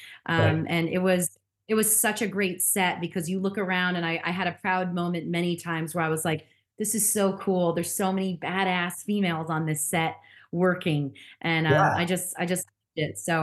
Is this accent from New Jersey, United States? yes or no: yes; New Jersey, United States; because we're both from New Jersey, right. Which was really fun. And so we kind of talked a little bit about our childhood growing up there.